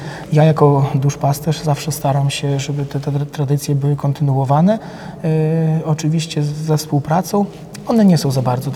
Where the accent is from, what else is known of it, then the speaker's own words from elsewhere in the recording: Podlaskie Voivodeship, Poland; u nas na Podlasiu to też było normalne, że zawsze kobieta, nawet małe dziewczynki, też miały przykrywane swoje głowy chustkami.